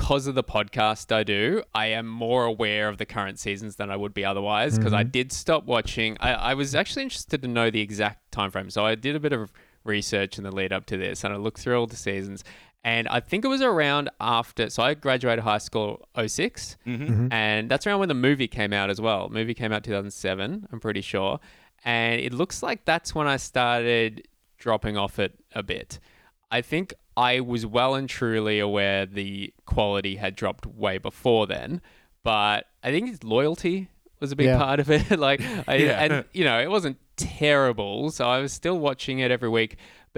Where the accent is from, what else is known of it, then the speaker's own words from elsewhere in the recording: Australia; I am an Australian in my 30s